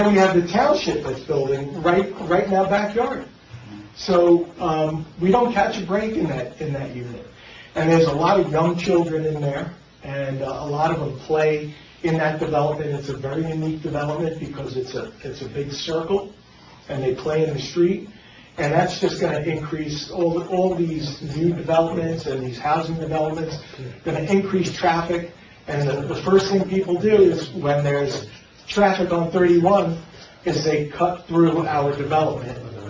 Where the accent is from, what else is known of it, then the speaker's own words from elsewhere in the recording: Brooklyn, New York, United States; But I grew up in Brooklyn, and I grew up in an area of Brooklyn that was a lot of wildlife and marshes, and it was beautiful.